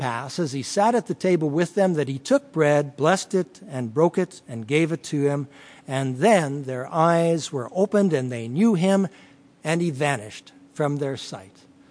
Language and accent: English; Western Canada, Canada; I'm from Western Canada